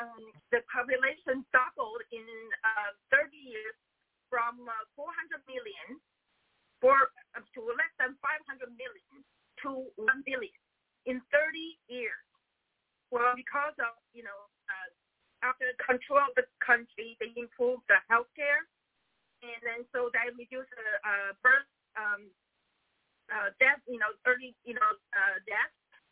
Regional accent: China; English is a second language; now in United States; you know, I came from China into the United States in 1994

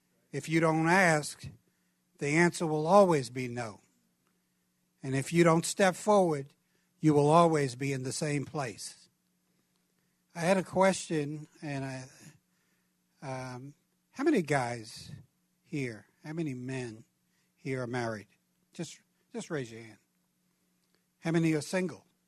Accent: Brooklyn, New York, United States; this goes back maybe 35 years to where I grew up in Brooklyn, New York.

